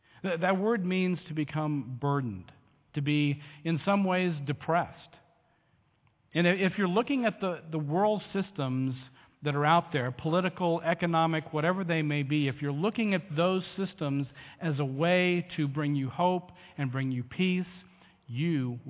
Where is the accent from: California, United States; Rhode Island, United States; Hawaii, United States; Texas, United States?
Texas, United States; Now, am I worthy because I'm from Texas?